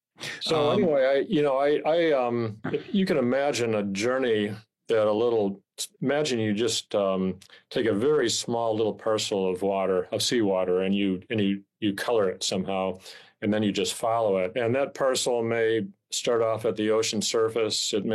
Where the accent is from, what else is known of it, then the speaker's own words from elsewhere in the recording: Rhinelander, Wisconsin, United States; when I was growing up in Rhinelander and those nice snowfalls.